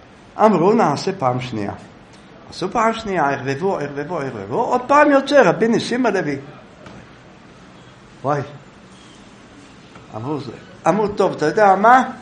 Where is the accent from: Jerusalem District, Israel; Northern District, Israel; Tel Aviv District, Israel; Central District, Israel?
Jerusalem District, Israel; Jerusalem; אני הייתי ילד, גדלתי שם